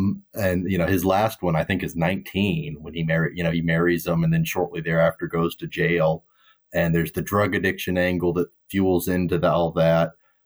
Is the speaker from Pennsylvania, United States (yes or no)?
no; Arkansas, United States; I grew up in Arkansas, and I'm gay.